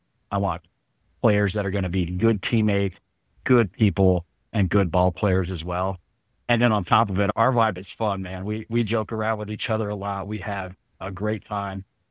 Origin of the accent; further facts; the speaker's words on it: Arizona, United States; also born or lived in Kansas; And I moved from Kansas back here to Arizona, where I originally grew up.